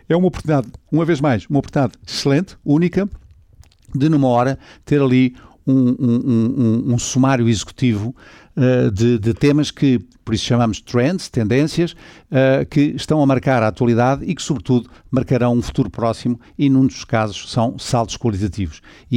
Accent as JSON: {"language": "Portuguese", "region": "Lisbon", "country": "Portugal", "said": "e eu que sou do Sul, embora viva cá no Norte, e sinto-me até com netas nascidas cá no Norte, eu sinto-me minhoto, uma neta nascida em Braga e outra neta nascida na Póvoa de Varzim, e sendo Lisboa até Alfacinha, mudei-me há uns anos para viver de tempo inteiro"}